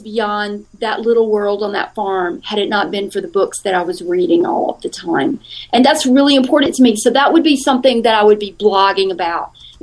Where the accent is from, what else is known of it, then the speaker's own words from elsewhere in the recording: Georgia, United States; I grew up in South Georgia on a farm. We didn't have a lot of money, and so we didn't travel a lot or at all. we lived on the farm. We worked on the farm. I went to school in this tiny little school in a small town.